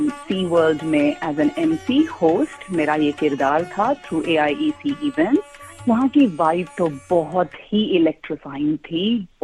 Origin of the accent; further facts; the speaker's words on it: Pune, Maharashtra, India; now in Brisbane, Australia; मैं एक सिख फैमिली को बिलोंग करती हूँ, लेकिन मैं ग्रो हुई हूँ, ग्रोन अप, मैं बोर्न एंड रेज्ड पुणे, एक शहर है महाराष्ट्र में, बॉम्बे पुणे शायद सबने सुना होगा, वहां से मैं आती हूँ।